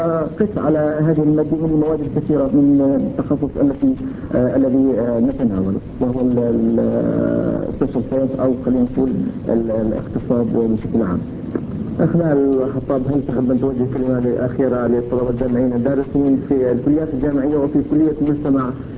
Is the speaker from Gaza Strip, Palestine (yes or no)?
no; West Bank, Palestine; وهذه الإيرادات النقدية تشتغل عندنا في الضفة الغربية.